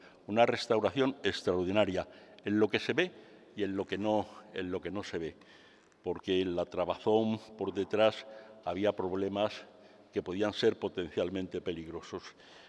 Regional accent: Béjar, Castile and León, Spain; Como salmantino de Béjar, me siento especialmente honrado

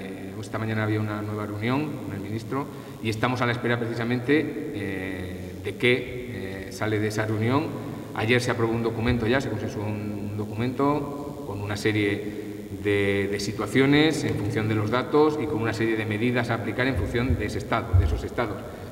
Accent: Valdepeñas, Castilla-La Mancha, Spain; yo que soy de Valdepeñas

